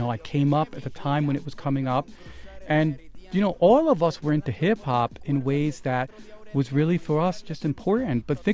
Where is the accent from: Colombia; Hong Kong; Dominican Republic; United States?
Dominican Republic; Villa Juana, Distrito Nacional; I came out of a barrio. I am from Villajuana, you know.